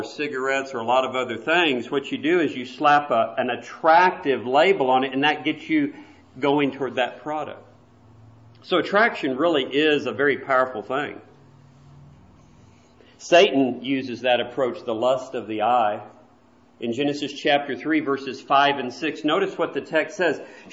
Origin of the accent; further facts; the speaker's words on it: Texas, United States; And being born and raised in Texas, that was pretty cool to see a cowboy out riding on a horse.